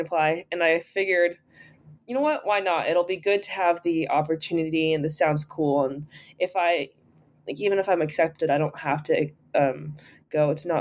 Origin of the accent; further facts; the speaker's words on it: New York City, New York, United States; I'm from New York City, and yeah, I mean, that pretty much describes me.